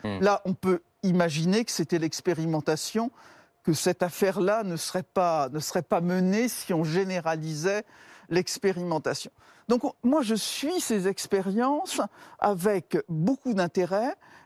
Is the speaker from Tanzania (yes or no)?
no; Barcelona, Catalonia, Spain; que je suis de Barcelone